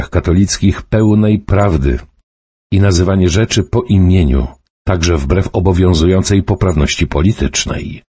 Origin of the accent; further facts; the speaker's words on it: Łódź, Łódź Voivodeship, Poland; Urodziłem się i wychowałem w Łodzi